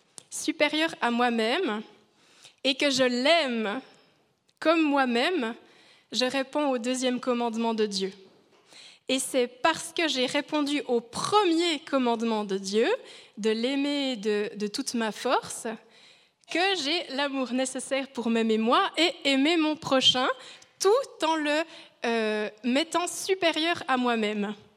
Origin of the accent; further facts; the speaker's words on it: Biel, Bern, Switzerland; Je viens du canton de Berne à Bienne, ce n'est pas comme ça que ça marche.